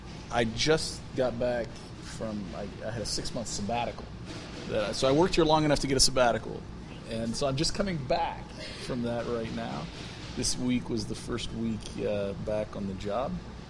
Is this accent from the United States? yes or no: no; Turkey; I grew up in Turkey as a missionary kid, so I've sort of been back.